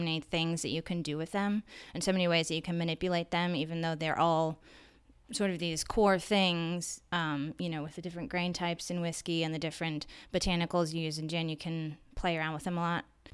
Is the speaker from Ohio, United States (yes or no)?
yes; Ohio, United States; moved away as an adult; So originally I'm from Ohio. I grew up there all the way through college, and for college I studied theater